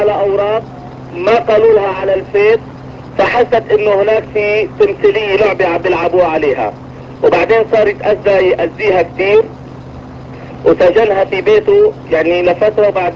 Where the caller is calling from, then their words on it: Portland, Oregon, United States; انا من امريكا بتكلم، انه هي تطلب الطلاق وهون مسجد الصبر. اذا سامع عن مسجد الصبر في بورتلاند؟